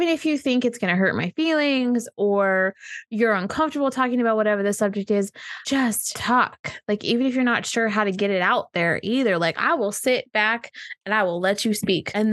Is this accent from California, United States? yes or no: yes; California, United States; Basically, I'm going to be one of them California transplants that doesn't tell anybody I'm from California.